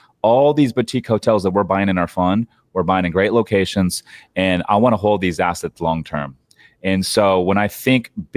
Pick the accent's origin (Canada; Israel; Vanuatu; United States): United States; San Clemente, California; It's in a great market, San Clemente, California, my hometown, and it's got ocean views.